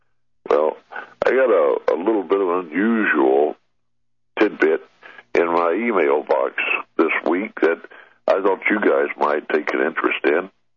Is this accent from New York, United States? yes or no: no; Shreveport, Louisiana, United States; It's a letter to Mr. Claudie Baker in Shreveport, Louisiana. I hear my hometown.